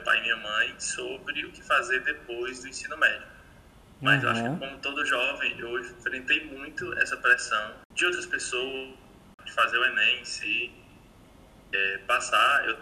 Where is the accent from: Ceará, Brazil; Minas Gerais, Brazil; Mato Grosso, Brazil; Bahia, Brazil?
Ceará, Brazil; Crateús; now in Fortaleza, Brazil; sou natural do Ceará, nunca cogitei morar fora do estado, né? Cogitei morar fora da minha cidade, inclusive moro fora dela, sou de Crateús e moro aqui em Fortaleza.